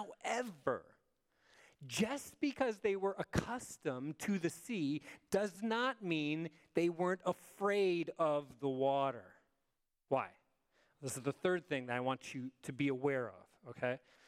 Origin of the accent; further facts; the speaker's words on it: Chicago, Illinois, United States; I grew up in Chicago, which is also, it's on the other side of Lake Michigan, so I grew up right on a great lake. I grew up swimming in Lake Michigan